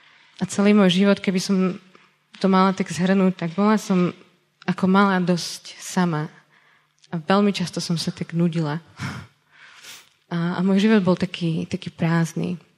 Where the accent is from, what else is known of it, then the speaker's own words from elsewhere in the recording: Liptovský Mikuláš, Žilina Region, Slovakia; ja som z Mikuláša a tam bol tiež gymnázium